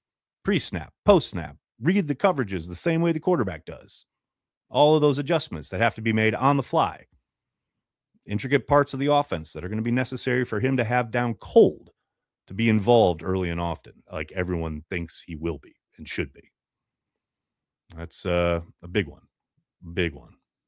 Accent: Iowa, United States; I'm from Iowa, so the Iowa State kid.

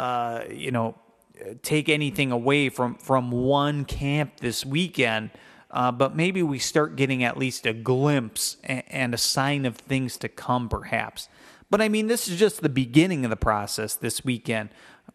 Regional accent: Crivitz, Wisconsin, United States; giving a book talk and signing at the Crivitz Public Library, my hometown, Friday morning, heading over to Crivitz High School, my alma mater

